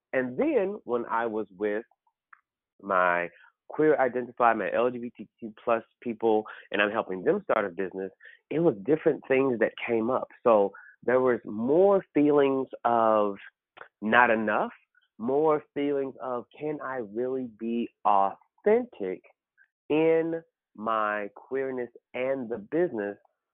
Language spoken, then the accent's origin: English; Oklahoma, United States; I'm from Oklahoma. So when you're brought from Oklahoma, you speak when you enter a room.